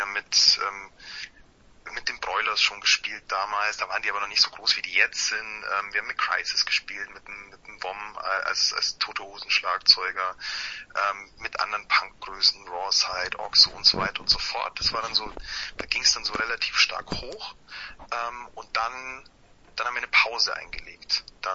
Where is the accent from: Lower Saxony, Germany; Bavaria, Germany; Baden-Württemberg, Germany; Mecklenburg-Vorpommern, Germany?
Bavaria, Germany; Munich; Ich komme aus München